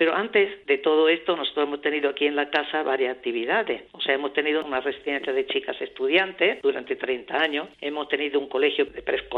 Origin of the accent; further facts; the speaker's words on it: Huéscar, Andalusia, Spain; nosotros teníamos en la casa de Huéscar, que es donde yo soy de Huéscar, de aquí de la provincia